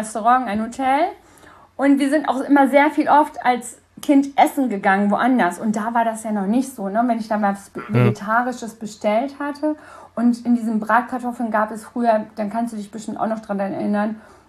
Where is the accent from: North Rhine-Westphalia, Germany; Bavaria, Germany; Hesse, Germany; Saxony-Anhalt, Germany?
North Rhine-Westphalia, Germany; ich komme ja aus dem Sauerland